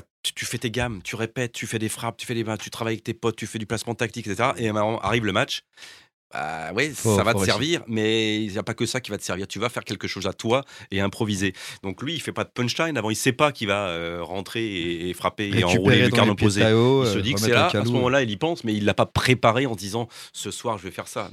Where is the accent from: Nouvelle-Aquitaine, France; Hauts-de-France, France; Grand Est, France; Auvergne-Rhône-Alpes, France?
Auvergne-Rhône-Alpes, France; Lyon; Je suis lyonnais.